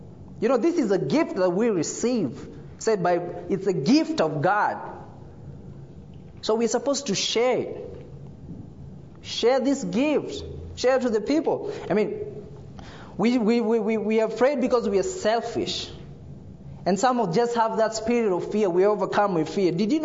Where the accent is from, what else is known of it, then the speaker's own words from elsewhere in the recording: Kenya; moved away; I was coming from Kenya, my first time on the plane. from Kenya. My first time on the plane, my first time out of Kenya.